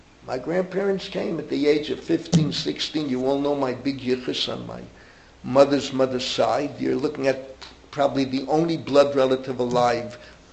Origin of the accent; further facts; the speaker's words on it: New York City, New York, United States; which I saw with my own eyes growing up in the Bronx.